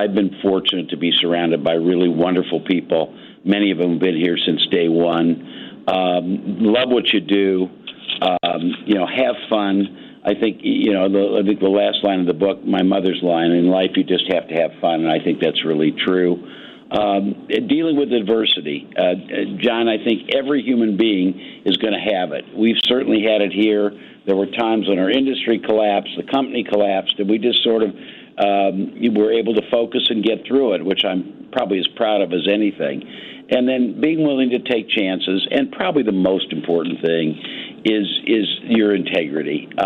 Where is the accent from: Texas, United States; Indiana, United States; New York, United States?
Indiana, United States; Indianapolis; and I'm from Indianapolis, family's been here forever